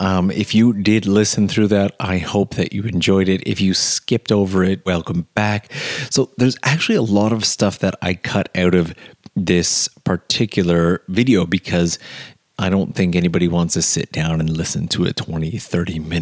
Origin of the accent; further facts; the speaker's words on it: Canada; now in Japan; Like, I'm from Canada, so it gets dark fairly late thanks to daylight savings time, but here in Japan